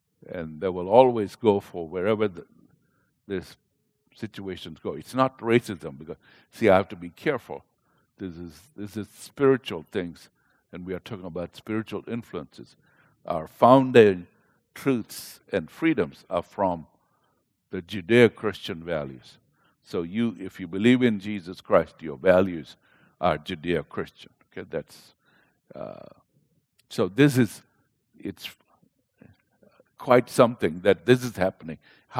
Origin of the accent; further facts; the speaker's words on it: Kenya; born there; moved away; I was born in Kenya, Africa, and Somalia is just north of us.